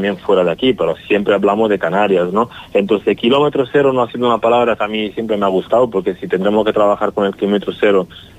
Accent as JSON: {"language": "Spanish", "country": "Italy", "second_language": "Spanish", "lives_now": "Spain", "said": "aunque te digo soy italiano, pero es que siempre aquí he encontrado lo que me gustaba y lo que quería hacer."}